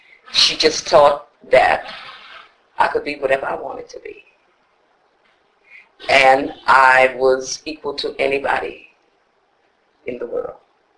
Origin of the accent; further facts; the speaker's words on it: New Orleans, Louisiana, United States; At the time that I grew up in New Orleans, in the beginning, it was highly segregated